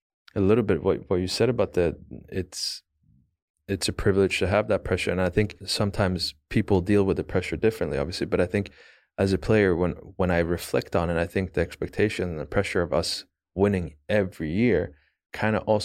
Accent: Stockholm, Stockholm County, Sweden; English is a second language; For me, it's just I'm from Stockholm. Lived basically in the city for some time growing up and just having everything close.

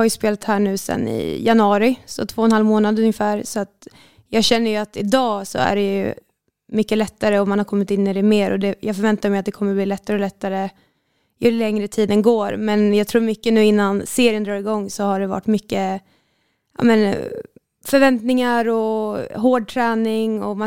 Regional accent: Nyköping, Södermanland, Sweden; also born or lived in Linköping; now in Stockholm, Sweden; jag kom ju från början från Nyköping och sen spelade jag 5 säsonger i Linköping och sist kom jag nu från Vittsjö.

